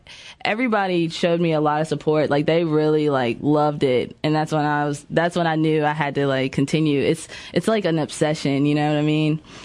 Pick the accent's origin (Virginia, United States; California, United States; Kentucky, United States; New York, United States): Virginia, United States; Staunton; I'm from Stanton, Virginia